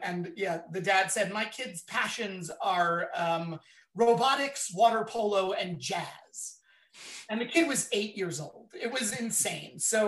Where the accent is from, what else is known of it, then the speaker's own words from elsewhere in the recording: Philadelphia, Pennsylvania, United States; I'm from Philadelphia, so I think it's got to be the Rocky and all the Rocky movies for me.